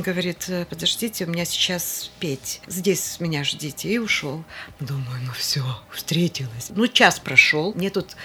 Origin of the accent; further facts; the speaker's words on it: Perm, Perm Krai, Russia; Я вот из Перми приехал